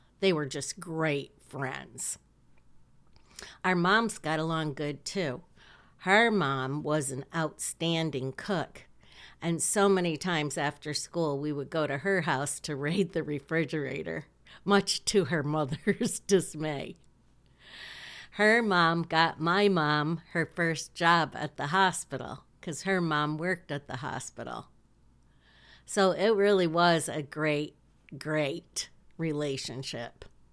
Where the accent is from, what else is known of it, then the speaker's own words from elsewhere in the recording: Hillsdale, Michigan, United States; I grew up on River Street in Hillsdale, Michigan. There were 9 houses on the street, actually 8 houses and 1 house trailer. It was a small little neighborhood.